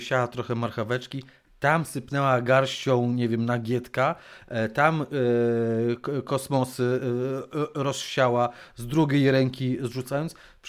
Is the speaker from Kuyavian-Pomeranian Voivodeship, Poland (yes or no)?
no; Podlaskie Voivodeship, Poland; bo wiedziała, tak, że jestem z Podlasia i trochę tam tych terenów znam